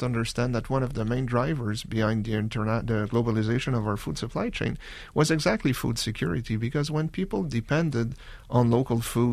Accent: Canada; Again, I'm Canadian, and we do suffer from stupid American agricultural policy.

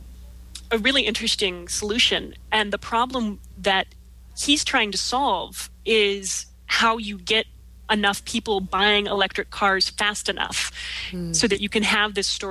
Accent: Kansas, United States; I think my favorite example of this is that my home state of Kansas currently has about 1 megawatt of hydroelectric capacity.

